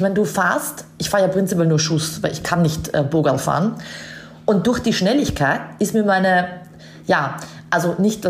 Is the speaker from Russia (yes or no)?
no; Austria; Ich sag immer in Deutschland, ich bin Österreicherin und ich hasse Skifahren.